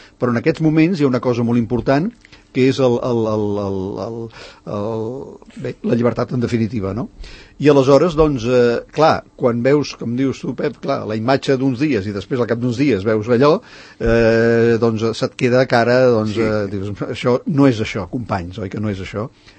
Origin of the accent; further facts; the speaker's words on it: Catalonia, Spain; coneixem com som els catalans